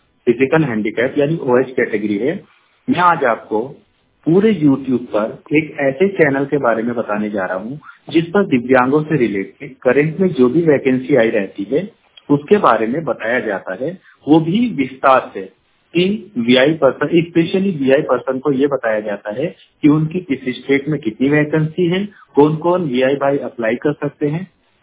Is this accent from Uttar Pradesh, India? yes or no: yes; Bijnor, Uttar Pradesh, India; now in Lucknow, India; और मैं डिस्ट्रिक्ट बिजनौर का रहने वाला हूँ। प्रेजेंट में मैं लखनऊ से बोल रहा हूँ।